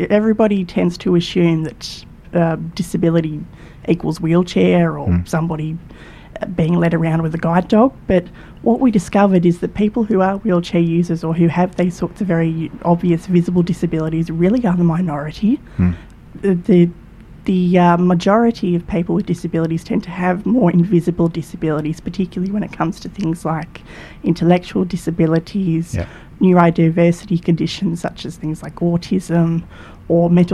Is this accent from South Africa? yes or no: no; Belgrave, Victoria, Australia; I grew up near Belgrave, so Southern Yarra Ranges, and I've worked and lived throughout the eastern suburbs for all of my life.